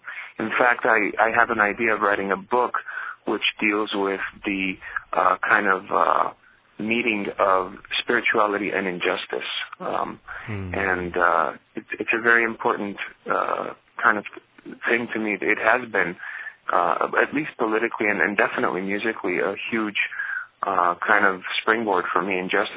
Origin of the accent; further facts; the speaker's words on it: Los Angeles, California, United States; to me was as a young adult growing up in Los Angeles, was a huge wake-up call.